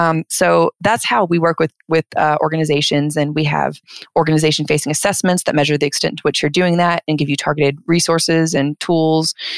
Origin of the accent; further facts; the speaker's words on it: Alabama, United States; So I'm originally from the Southeast, so I'm from Alabama